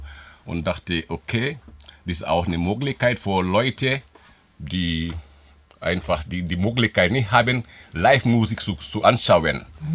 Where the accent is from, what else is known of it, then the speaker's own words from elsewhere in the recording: Gambia; German is a second language; now in Reutlingen, Germany; ich komme aus Gambia und lebe seit 30 Jahren in Reutlingen.